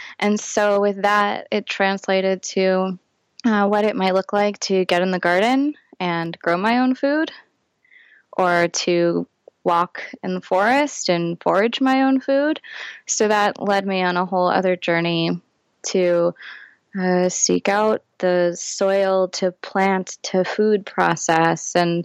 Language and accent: English; Houston, Texas, United States; also born or lived in Philadelphia / New York City; I grew up in Houston. I moved to Philadelphia and then New York City. At least those are the cities I spent the bulk of my youth and early 20s in.